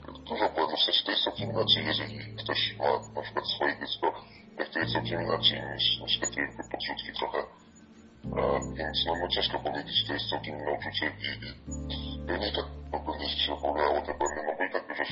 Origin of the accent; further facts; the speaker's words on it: Skierniewice, Łódź Voivodeship, Poland; now in Kraśnik, Poland; bo wychowałem się na początku w Skierniewicach, teraz mieszkam w Kraśniku, to jest całkowicie inne województwo.